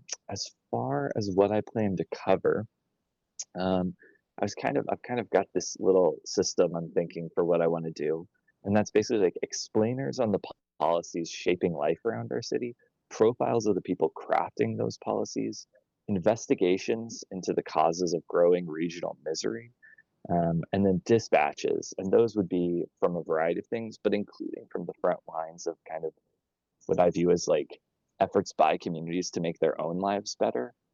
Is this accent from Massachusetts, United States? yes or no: no; Portland, Oregon, United States; I'm from Portland